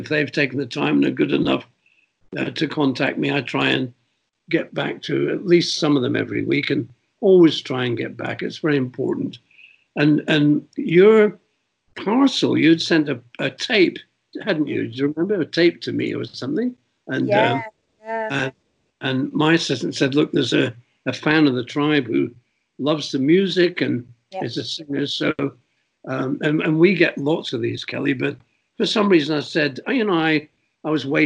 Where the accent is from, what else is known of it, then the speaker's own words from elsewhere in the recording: Windsor, South East England, United Kingdom; I grew up in Windsor.